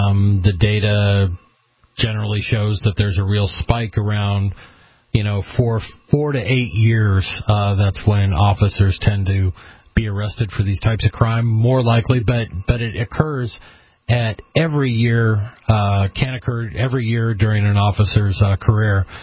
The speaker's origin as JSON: {"language": "English", "region": "Oregon", "country": "United States", "tie": "born or raised there", "said": "Eastern Oregon."}